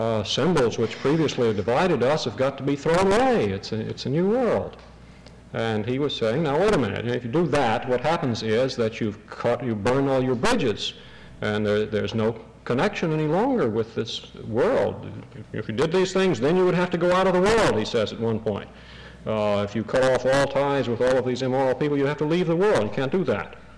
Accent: Southern United States, United States; I grew up in the South

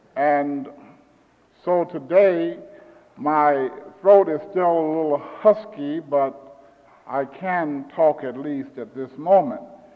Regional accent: Omaha, Nebraska, United States; I grew up in Omaha, and my family were, many of them were Missouri Synod Lutherans.

